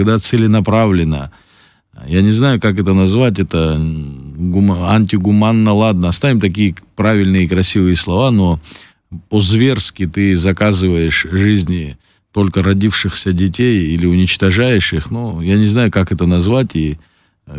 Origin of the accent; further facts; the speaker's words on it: Abkhazia, Georgia; мне 34 года, мы жили там, росли в Абхазии